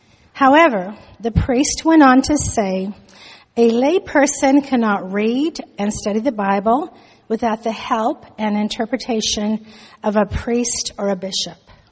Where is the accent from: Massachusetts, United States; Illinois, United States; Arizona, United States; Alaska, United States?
Arizona, United States; Miami; born there; I was born in Miami, Arizona, to a family of eight children.